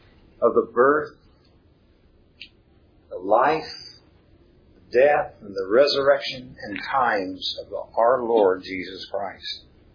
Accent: West Coast, United States; I grew up on the West Coast. I used to look out at the Pacific Ocean each morning.

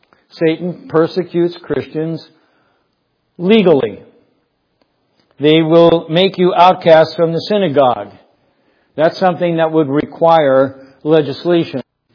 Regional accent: United States; That's why I think I'd be tempted to talk about being an American pastor, you know.

